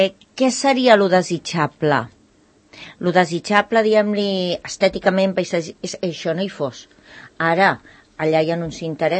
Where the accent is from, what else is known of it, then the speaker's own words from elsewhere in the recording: Santa Coloma de Gramenet, Catalonia, Spain; born there; moved away; Jo vaig néixer a Santa Coloma de Gramenet i donades les circumstàncies vam haver de marxar.